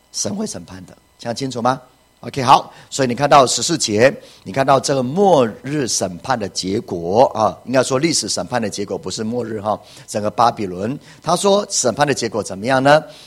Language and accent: Chinese; Taichung, Taiwan; 我们台中人就比台南人更加圣洁吗？